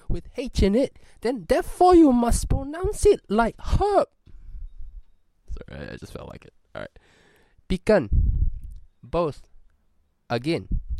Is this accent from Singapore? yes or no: yes; Singapore; now in New Zealand; I am from Singapore. Singapore is a beautiful country, but I really hate it, which is why I live most of the time in New Zealand.